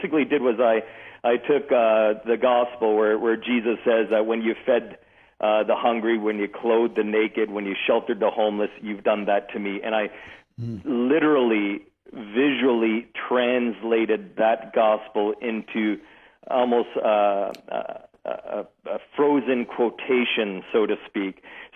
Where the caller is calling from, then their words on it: Waterloo, Ontario, Canada; a smaller studio in Canada near Waterloo, Kitchener-Waterloo area.